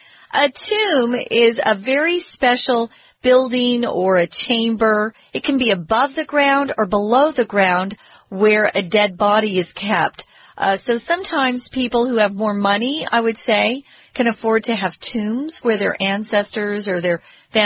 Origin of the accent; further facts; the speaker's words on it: Phoenix, Arizona, United States; Yeah, I grew up in the Phoenix area, actually.